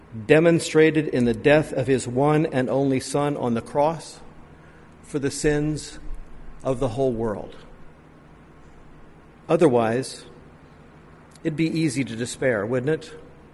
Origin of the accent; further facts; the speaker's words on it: United States; As an American, I have to tell you